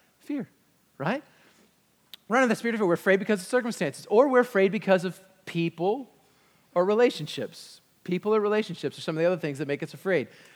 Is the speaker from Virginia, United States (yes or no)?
yes; Virginia Beach, Virginia, United States; I grew up in Virginia Beach.